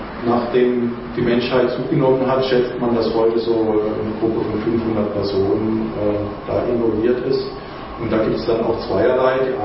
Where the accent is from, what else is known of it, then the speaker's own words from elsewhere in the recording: Freiburg, Baden-Württemberg, Germany; Ich komme aus Freiburg. Bei uns gibt es ein Regionalgeld